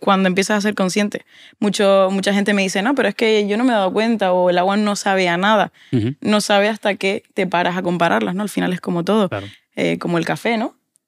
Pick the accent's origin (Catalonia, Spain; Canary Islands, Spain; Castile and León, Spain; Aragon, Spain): Canary Islands, Spain; Como buena canaria siempre tengo que hacer referencia.